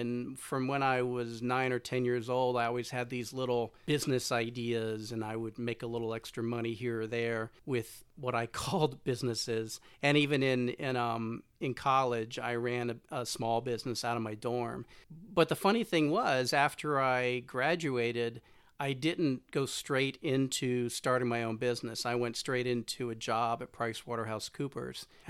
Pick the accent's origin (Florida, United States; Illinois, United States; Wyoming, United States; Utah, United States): Florida, United States; Tampa; I'm from Tampa, Florida, where my parents still live today.